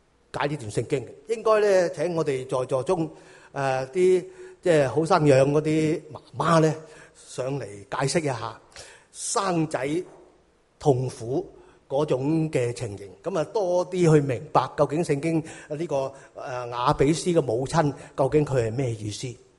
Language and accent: Cantonese; China; 即是我哋中国人改名都好讲究啊